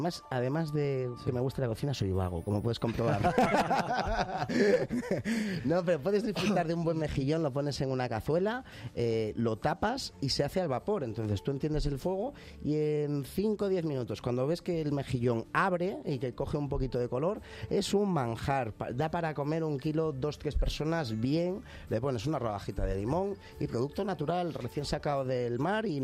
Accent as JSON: {"language": "Spanish", "region": "Galicia", "country": "Spain", "said": "Claro, eso te iba a decir, porque yo soy de Galicia y el cuerpo me pide en estas fechas, ya sabéis."}